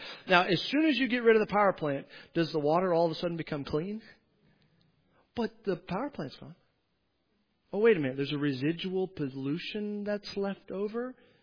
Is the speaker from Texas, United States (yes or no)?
no; Delaware, United States; In my home state of Delaware, they can't even figure out how public bathrooms should work.